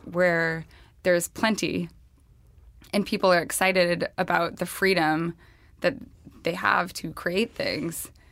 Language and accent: English; the West, United States; I'm from the West.